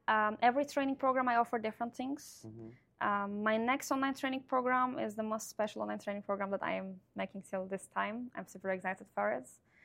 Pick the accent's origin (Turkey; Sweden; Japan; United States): Turkey; Mesopotamia; I'm from Mesopotamia in Turkey.